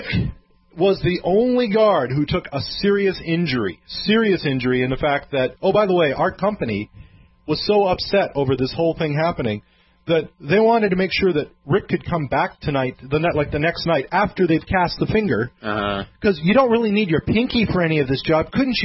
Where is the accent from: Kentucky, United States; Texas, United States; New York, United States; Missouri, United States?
New York, United States; I have been beaten up every week when I was growing up in New York.